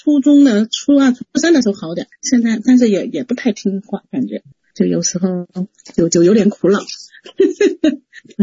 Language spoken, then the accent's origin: Chinese; Hubei, China; 我是湖北的